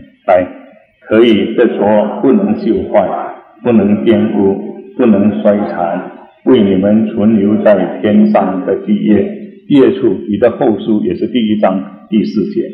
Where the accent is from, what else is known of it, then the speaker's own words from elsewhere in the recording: Taiwan; 我是从台湾来的，刚刚来一个礼拜，